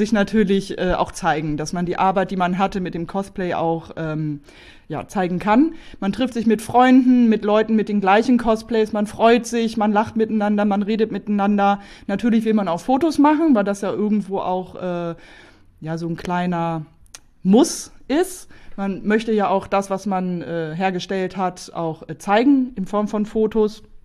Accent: Burgdorf, Lower Saxony, Germany; ich komme aus Burgdorf, Region Hannover und bin 42 Jahre alt tatsächlich

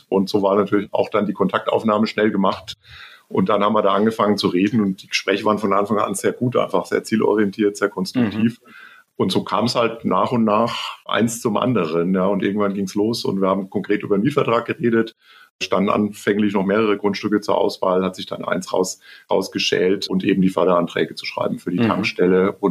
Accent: Bavaria, Germany; born there; dass ich gebürtiger Unterfranke bin. Unterfranke.

